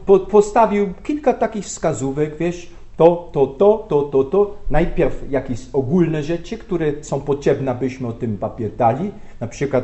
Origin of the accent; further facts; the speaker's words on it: southern Germany, Germany; Polish is a second language; jestem ze wsi, w południowej części Niemiec